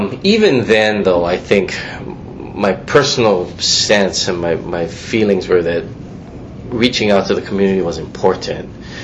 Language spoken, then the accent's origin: English; Honolulu, Hawaii, United States; Yeah, well, I was I was raised in Kapahulu